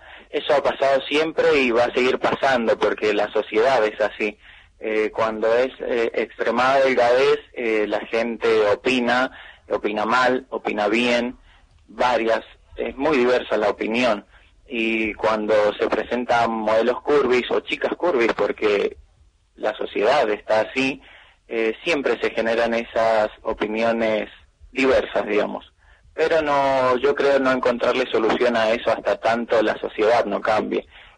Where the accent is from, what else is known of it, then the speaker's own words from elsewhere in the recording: Mendoza, Argentina; porque ya que somos de Mendoza, tratamos de incluir a la mujer